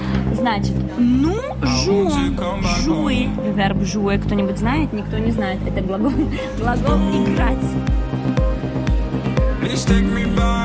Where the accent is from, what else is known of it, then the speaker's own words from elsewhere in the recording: Russia; French is a second language; moved away as an adult; now in France; Moi, je suis russe. Je suis née en Russie. Je fais mes études en Russie.